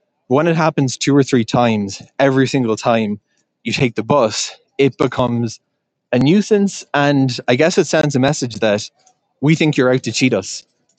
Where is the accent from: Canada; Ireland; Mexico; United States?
Ireland; Certainly growing up in Ireland, taking the buses, I don't think I ever got tickets inspected.